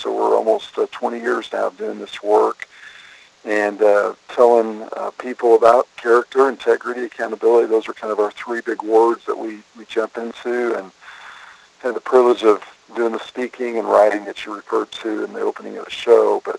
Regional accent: Texas, United States; born there; I was born in Texas, raised in a church home.

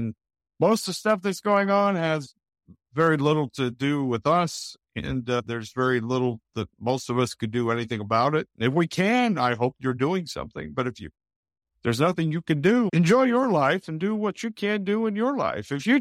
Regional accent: Utah, United States; I grew up in Utah.

